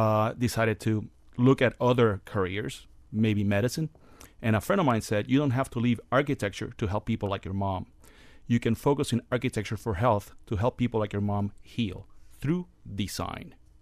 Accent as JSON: {"language": "English", "country": "Puerto Rico", "tie": "born or raised there", "said": "I've lived several hurricanes growing up in Puerto Rico"}